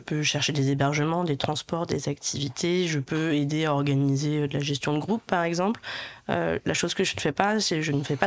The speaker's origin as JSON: {"language": "French", "town": "Le Havre", "region": "Normandy", "country": "France", "tie": "born or raised there", "said": "J'ai grandi ici, je suis du Havre"}